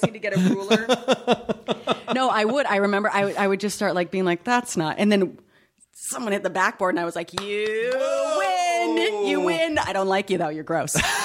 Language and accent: English; New England, United States; Now I'm from New England and played hockey.